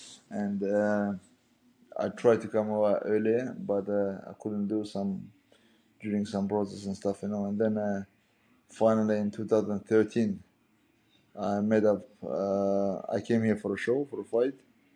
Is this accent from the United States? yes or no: no; Dagestan, Russia; English is a second language; We grew up together back in Dagestan as well, and we all stayed together as well in Thailand in one apartment.